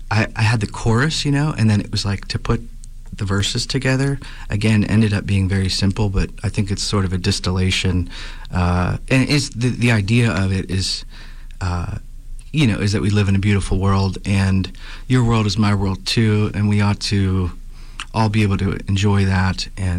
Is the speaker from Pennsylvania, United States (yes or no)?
yes; Shaler, Pennsylvania, United States; now in Lawrenceville, United States; Yeah, I grew up in Shaler. I live in Lawrenceville now, just really 10 minutes from my childhood home.